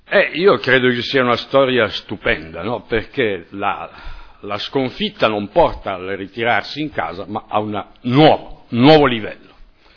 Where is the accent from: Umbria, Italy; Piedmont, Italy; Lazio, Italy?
Piedmont, Italy; io sono piemontese, insomma